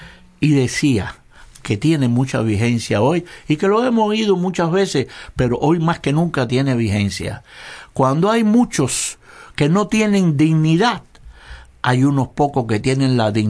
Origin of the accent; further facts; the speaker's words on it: Cuba; Pero yo confío en mi pueblo y te voy a decir por qué. Primero, porque el cubano es un individuo que tiene un gran sentido de la libertad.